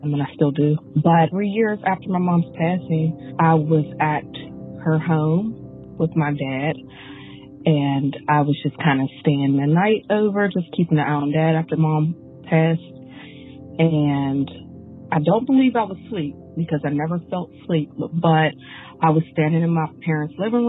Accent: Pennsylvania, United States; I'm from Pennsylvania

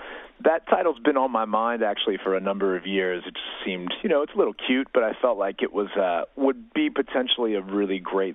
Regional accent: Louisville, Kentucky, United States; until we discovered these records in my hometown of Louisville, Kentucky

